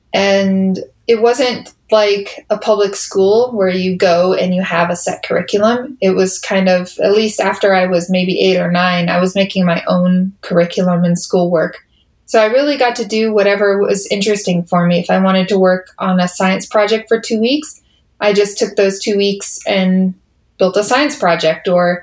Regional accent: Boston, Massachusetts, United States; now in Indianapolis, United States; So I grew up in Boston, and I spent most of my life there. I moved here several years ago.

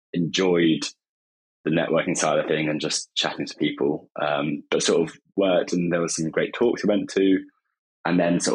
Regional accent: South West England, United Kingdom; And I grew up in North Devon on my dad's farm. My mum was a vet, and we lived by the sea

